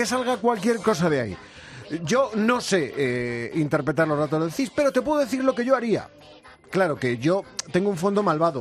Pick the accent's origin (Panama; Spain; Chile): Spain; soy español de pura cepa.